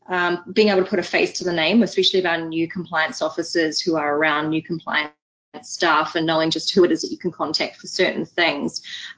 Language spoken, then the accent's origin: English; New Zealand; And in New Zealand, for example, my home country, we have a local beer